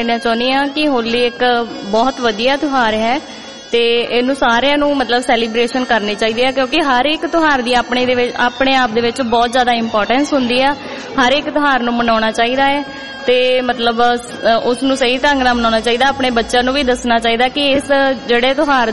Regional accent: Maridwal, Punjab, India; ਹਾਂਜੀ, ਬਚਪਨ ਦੇ ਵਿੱਚ ਮੇਰਾ ਪਿੰਡ ਇੱਥੇ ਮਰੀਦਵਾਲ ਆ

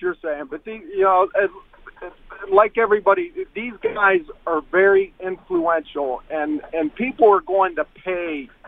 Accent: United States; I'm an American, a veteran, okay?

